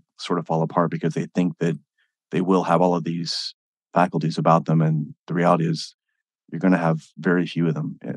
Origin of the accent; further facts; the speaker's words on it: Midwest, United States; I grew up in the Midwest. So being there, there wasn't a whole, there was like Taekwondo and Karate, basically.